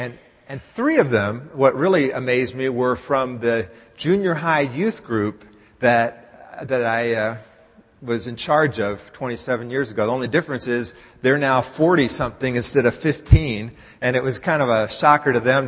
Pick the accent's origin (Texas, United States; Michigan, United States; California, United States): Texas, United States; Dallas; And some of you know that I grew up in Dallas. My sister still lives in Dallas.